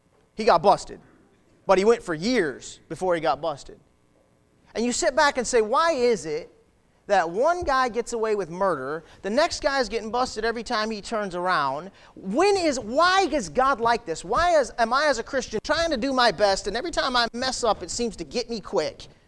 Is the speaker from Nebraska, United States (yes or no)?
no; Michigan, United States; We're from Michigan.